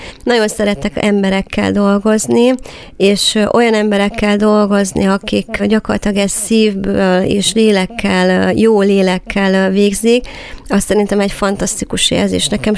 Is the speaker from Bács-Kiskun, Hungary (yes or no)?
no; Miskolc, Borsod-Abaúj-Zemplén, Hungary; mivel hogy miskolci vagyok, természetesen miskolci helyszín volt